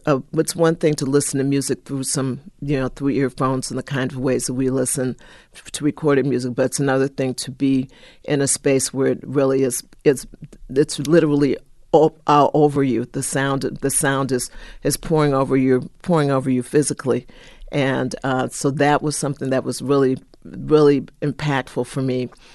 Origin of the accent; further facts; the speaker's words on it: Detroit, Michigan, United States; I grew up in Detroit, and Detroit had such a great legacy of live music and great music in the schools, great public school music education.